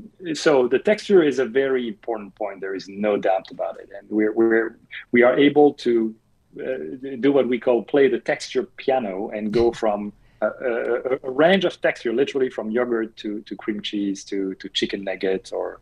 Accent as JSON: {"language": "English", "country": "France", "second_language": "English", "said": "And look, I'm French, in case you thought my accent was from Chicago. I fooled you. I'm French."}